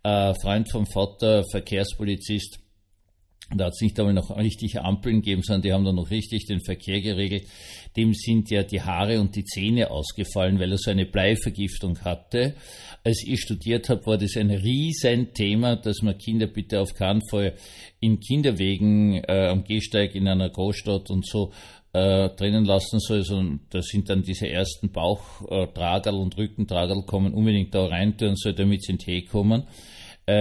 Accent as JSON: {"language": "German", "region": "Vienna", "country": "Austria", "tie": "born or raised there"}